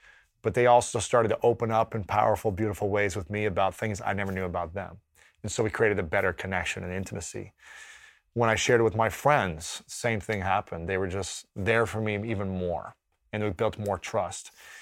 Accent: Ohio, United States; And that was very challenging growing up in Ohio as a straight man.

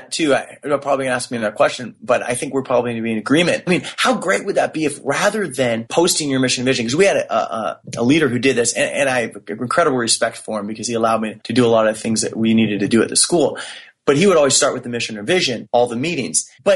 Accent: San Diego, California, United States; I'm coming back to San Diego, which is my hometown

